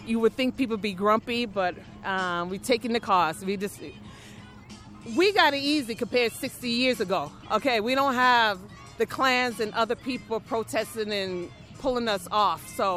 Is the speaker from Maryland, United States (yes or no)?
no; Las Vegas, Nevada, United States; I'm from Las Vegas, Nevada, Union 226.